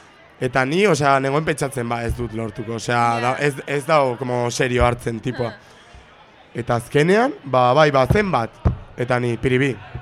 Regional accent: Ibarra, Navarre, Spain; nire Ibarra da Prepirineoa, Baldorba, eta dau oso abandonatuta

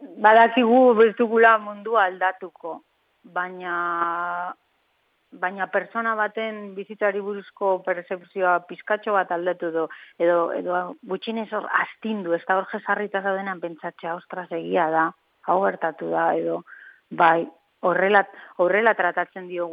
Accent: Bilbao, Basque Country, Spain; moved away; also born or lived in New York; ze Bilbotarra naiz, eta hainbat urte mandituta zerrian Nueva Yorken antzerkia egiten, eta hau da nire etxera bueltatzeko hori pieza

